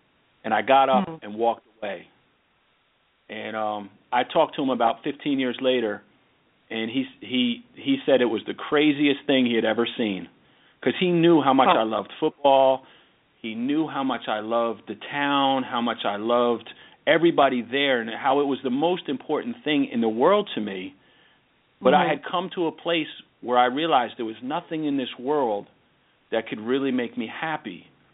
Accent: Brick, New Jersey, United States; I grew up in Bricktown, New Jersey

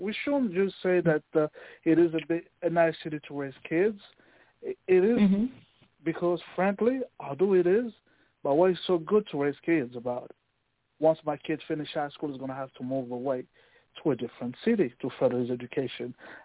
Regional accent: Irving, Texas, United States; I remember as a kid growing up in Irving, Texas, and sometimes I'll take the bus.

